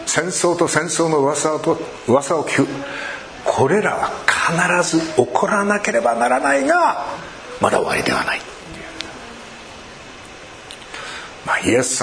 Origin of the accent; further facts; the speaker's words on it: Hokkaido, Japan; also born or lived in Norway; 北海道で生まれ育ちでノルウェーで、まあ、十数年過ごす中で体はもうすっかり寒冷地仕様になっておりますので